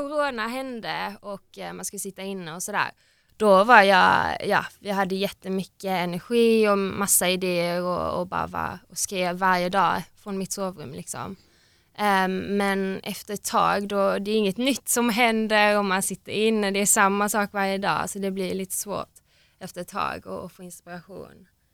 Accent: London, United Kingdom; Swedish is a second language; now in Sweden; Så nej, alltså mina vänner hemma i London de ville också ut och träffa folk och sådär.

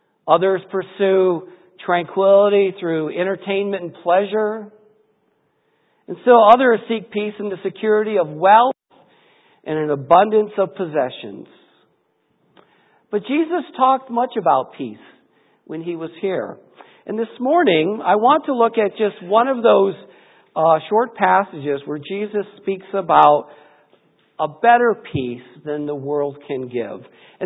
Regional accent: Detroit, Michigan, United States; I didn't really know it existed for quite a good part of my life growing up in Detroit.

